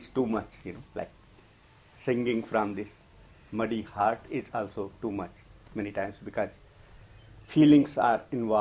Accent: India; English is a second language; I'm also Indian, so my, you know, the way I speak English, I understand that many people will not understand

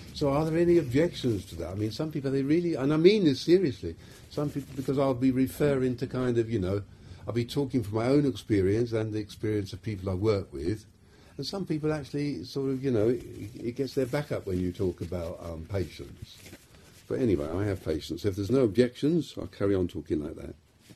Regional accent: London, United Kingdom; accent: London; because I speak English with a rather London accent.

